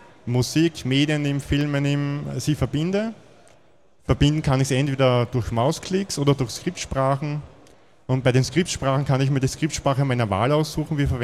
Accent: Vienna, Austria; Ich komme aus Wien.

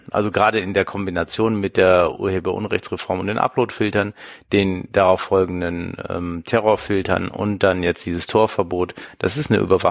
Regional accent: North Rhine-Westphalia, Germany; aufgrund einer Initiative aus meinem Heimatbundesland, aus NRW

